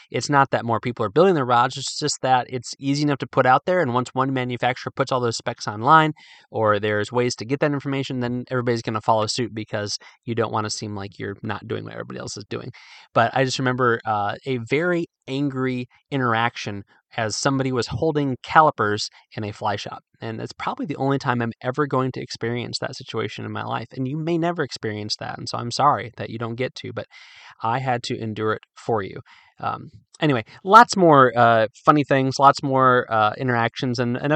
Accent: Midwest, United States; I say in the article that although I'm from the Midwest, Virginia is home.

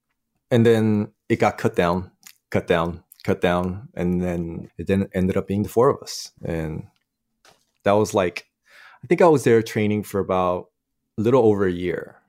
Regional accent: United States; This is crazy to me, you know, growing up in the States, and it was just so much diversity.

